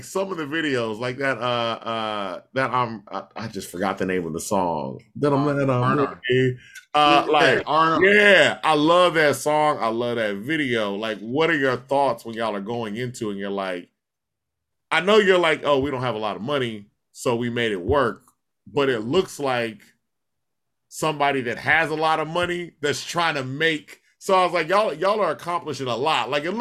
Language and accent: English; Houston, Texas, United States; oh, but I'm from Houston.